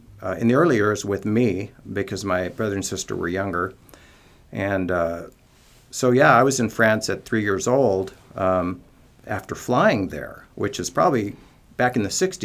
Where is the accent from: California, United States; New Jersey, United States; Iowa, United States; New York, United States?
California, United States; Palo Alto; born there; Sure. Yeah, I was born in Palo Alto, California.